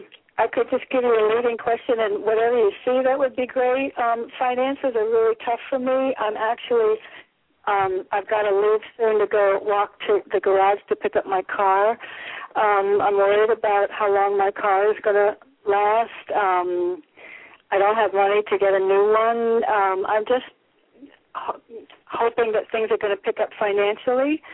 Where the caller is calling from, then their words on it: Connecticut, United States; I'm in Connecticut.